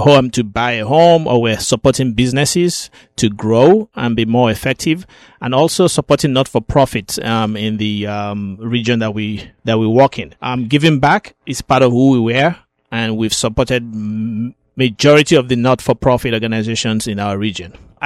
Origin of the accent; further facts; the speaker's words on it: Nigeria; now in United States; Originally, I'm from Nigeria. I moved to the U.S. Over 20 years ago.